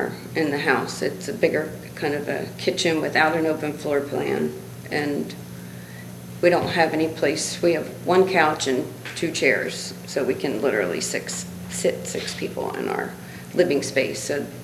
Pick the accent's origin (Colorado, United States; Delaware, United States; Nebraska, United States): Delaware, United States; Because he's from Newcastle County and I'm from Newcastle County